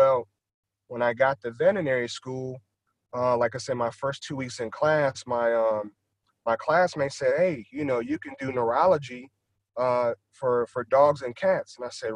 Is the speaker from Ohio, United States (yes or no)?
yes; Akron, Ohio, United States; So I'm from Akron, Ohio. So, you know, Big Ten country.